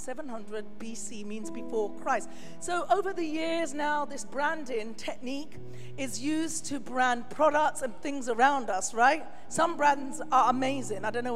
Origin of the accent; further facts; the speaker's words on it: London, United Kingdom; I'm from London, UK. I'm a Londoner all my life. I've lived no other place but in London.